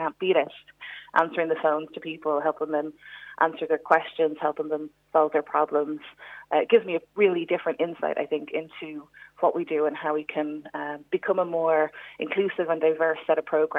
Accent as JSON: {"language": "English", "town": "Coolock", "region": "Leinster", "country": "Ireland", "tie": "born or raised there", "said": "I grew up in Coolock. My family are still there. I went to the schools there, went to the clubs there, know all of the local spots."}